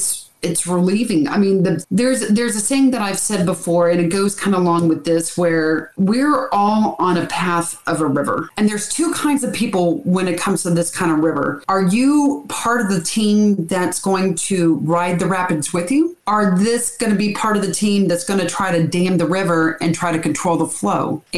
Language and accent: English; United States; I'm tired of being the American woman that he married and trying to turn me into a Honduran wife, because I'm not.